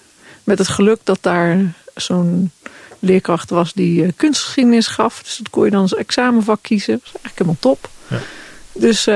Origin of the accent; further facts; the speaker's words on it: Tholen, Zeeland, Netherlands; Ja, dus ik ben gewoon opgegroeid in Tolen en ging de brug over toen de brugklas aanbrak.